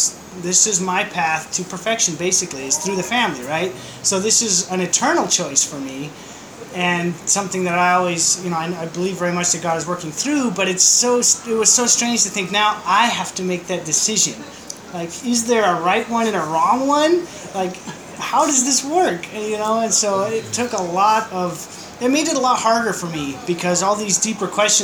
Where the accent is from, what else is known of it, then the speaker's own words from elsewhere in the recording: Laramie, Wyoming, United States; And so I grew up in Wyoming, Laramie, Wyoming.